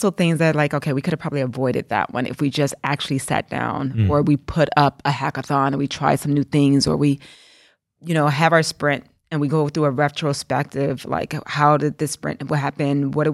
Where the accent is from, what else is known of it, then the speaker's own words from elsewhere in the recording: California, United States; I think as an American from California, there's a lot of, I have to be more cognitive about or cautious, about my references.